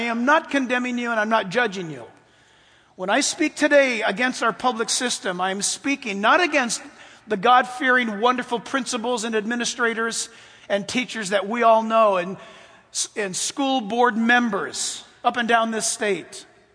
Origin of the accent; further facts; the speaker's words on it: California, United States; I'm a Californian. My family hails from Hawaii, but I was born in California. And California is the only state I've ever known.